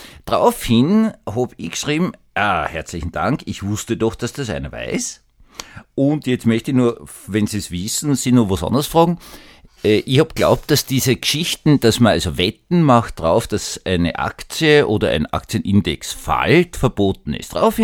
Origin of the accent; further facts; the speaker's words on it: Vienna, Austria; würde ich als Wiener jetzt wirklich für ordentliche Haltung wirklich